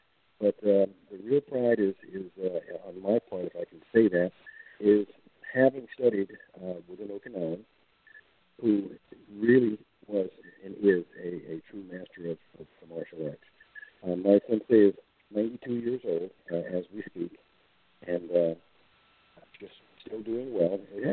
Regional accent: New York City, New York, United States; Well, born and raised in New York City, born in 1945.

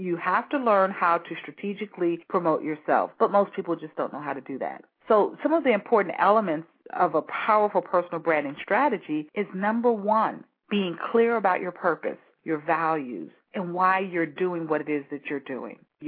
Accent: St. Louis, Missouri, United States; back in my hometown of St. Louis, Missouri

